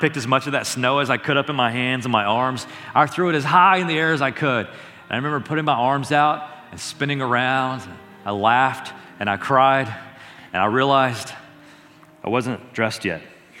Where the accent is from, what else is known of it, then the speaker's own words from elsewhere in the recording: Tennessee, United States; Growing up in Tennessee, those first 5 years, it snowed twice in Tennessee during the first 5 years